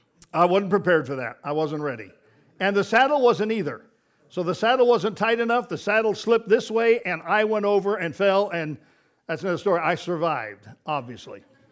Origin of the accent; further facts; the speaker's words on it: Colorado, United States; he knew that I had a history of growing up in Colorado and done some riding of horses and so forth.